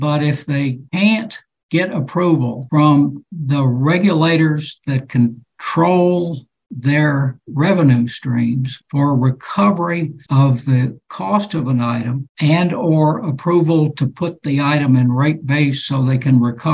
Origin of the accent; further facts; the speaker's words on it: Toledo, Ohio, United States; I grew up in Toledo, Ohio.